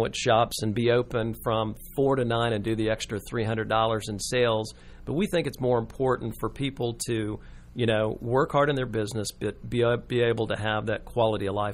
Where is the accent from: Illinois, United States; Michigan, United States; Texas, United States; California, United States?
Texas, United States; Houston; and also the Houston market because I grew up in Houston.